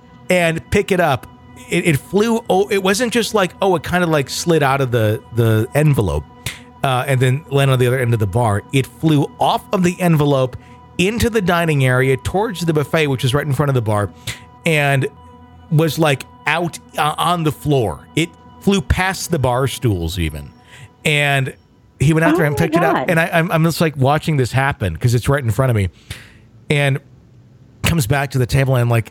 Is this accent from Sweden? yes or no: yes; Sweden; I'm from Sweden.